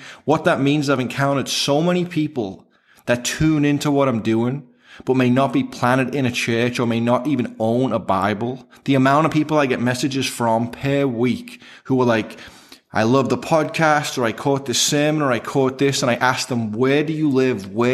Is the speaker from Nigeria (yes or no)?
no; England, United Kingdom; moved away as an adult; now in Huntington Beach, United States; I'm actually from England, so I am speaking not original, but some kind of English.